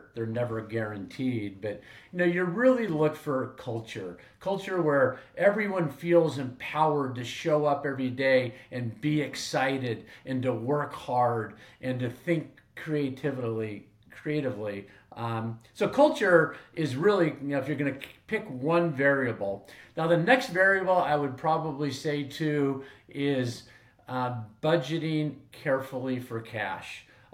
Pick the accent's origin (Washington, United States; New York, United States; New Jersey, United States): Washington, United States; Spokane; also born or lived in Seattle / East Coast; I grew up in Spokane, but I spent a number of years in Seattle on the East Coast and came back here